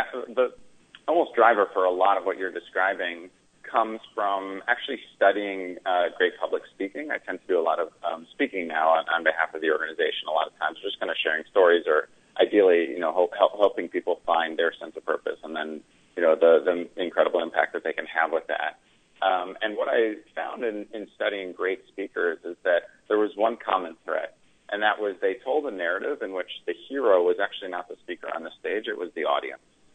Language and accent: English; Connecticut, United States; I grew up in Connecticut, born in New York, but grew up in Connecticut.